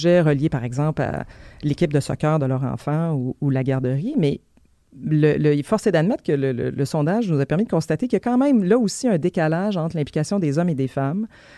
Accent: Quebec, Canada; Et je pense qu'on doit être fiers oui. de ça en tant que Québécois

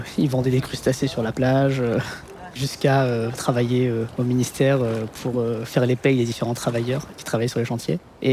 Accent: France; Même si on a grandi en France, mon frère et moi, on a grandi avec ce que moi je considère comme étant des valeurs mauriciennes. Donc je suis d'origine mauricienne, mais également d'origine indienne.

